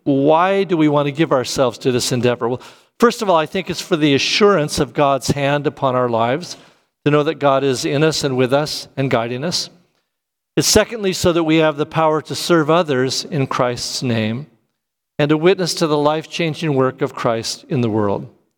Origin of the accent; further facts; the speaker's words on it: California, United States; I grew up in Southern California growing avocados.